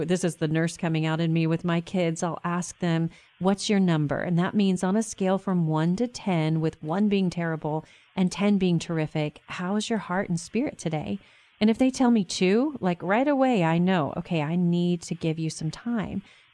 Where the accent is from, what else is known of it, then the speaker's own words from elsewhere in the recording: Texas, United States; I'm from Texas, and I have not had a fellow Texan win yet.